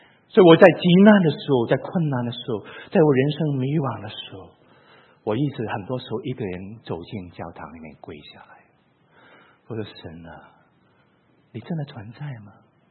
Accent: China; 我要报国，我要爱我的同胞，为我同胞来努力

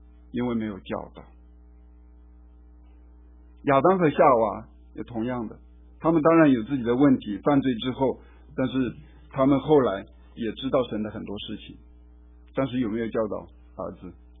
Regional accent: China; 因为我们中国人都喜欢上右，对不对？

